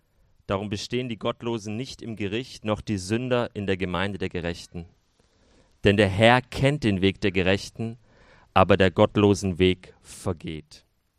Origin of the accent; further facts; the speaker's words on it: Baden-Württemberg, Germany; Ich bin ja 5 Jahren hier jetzt in Baden. Eigentlich komme ich aus dem Schwabenland